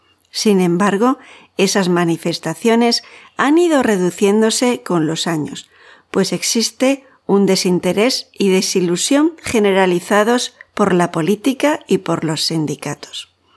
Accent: Region of Murcia, Spain; te sugiero brindar con un vinito de mi tierra y con la explicación de dos tapas que solo podrás probar en Murcia, mi región.

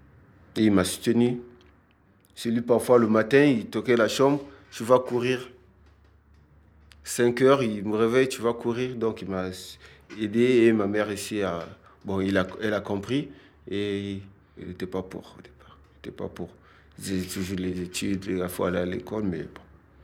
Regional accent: Sibiti, Lékoumou, Republic of the Congo; born there; Je suis né à Sibiti le 21 mars 1981, au Congo, précisément.

